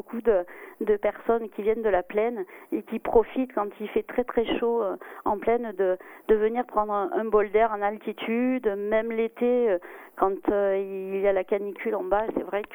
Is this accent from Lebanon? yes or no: no; Marseille, Provence-Alpes-Côte d'Azur, France; Moi, je suis originaire de Marseille et je venais en vacances dans le Vercors. J'y viens depuis que je suis toute petite, j'avais un an.